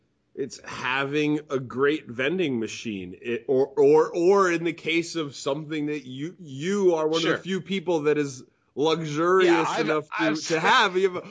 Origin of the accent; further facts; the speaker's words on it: Wilmington, Delaware, United States; now in Philadelphia, United States; when I grew up in Wilmington and I learned how to play Magic, very loosely and very fun. And then when I moved to Philly and started going to the LGS